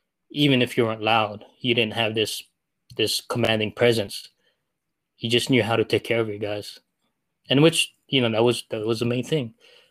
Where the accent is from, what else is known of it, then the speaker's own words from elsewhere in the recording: Philippines; I'm Filipino